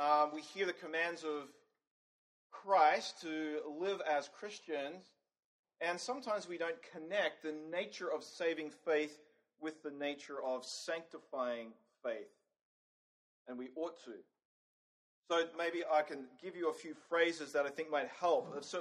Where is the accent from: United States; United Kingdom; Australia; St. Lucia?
Australia; You might be wondering from my accent where I'm from. I'm not from York, PA. I'm from the deep south. From Australia.